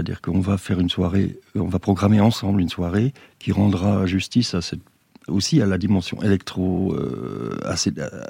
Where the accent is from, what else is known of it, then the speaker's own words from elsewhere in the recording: Sainte-Marie-aux-Mines, Grand Est, France; Il est passé par Sainte-Marie-aux-Mines, ma ville natale